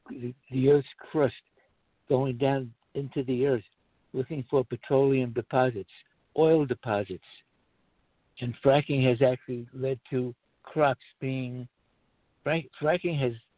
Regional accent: United States; Even when I was a kid growing up in America, there was very, very few traffic jams.

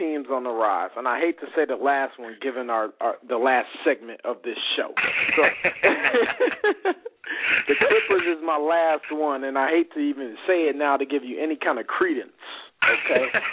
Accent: Atlanta, Georgia, United States; I'm going to move into my next team on the rise, which is my hometown, the Atlanta Hawks.

